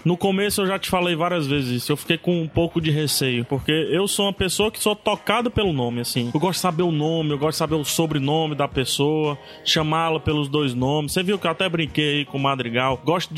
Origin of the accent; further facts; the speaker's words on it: Brazil; Brasil, eu sou do Brasil